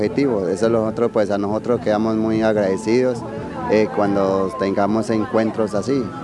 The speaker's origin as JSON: {"language": "Spanish", "region": "Caquetá", "country": "Colombia", "said": "Yo me pertenezco a los pueblos Emberachamí. Vengo del departamento del Caquetá"}